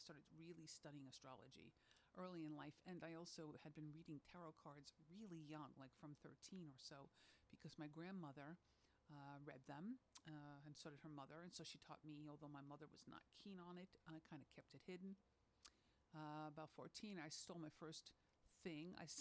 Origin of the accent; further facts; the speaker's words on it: Brooklyn, New York, United States; When I went to this church where I grew up in Brooklyn